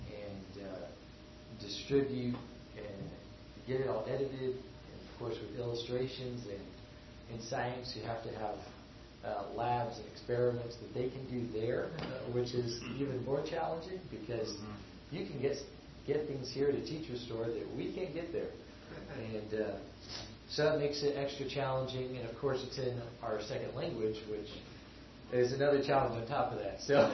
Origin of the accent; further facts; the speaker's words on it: United States; now in Brazil; We were able to do it because we're American citizens, and so they honored our native country's education laws